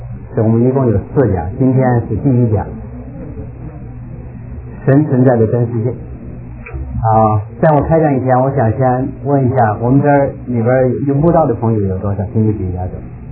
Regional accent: China; 反正我是从小在大陆长大，所以受了很多无神论的教育。

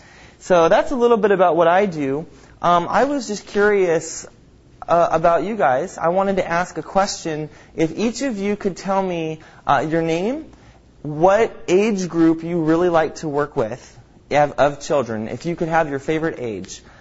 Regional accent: California, United States; moved away as an adult; now in Chicago, United States; I grew up in California, and I moved to Chicago to go to school at Moody Bible Institute

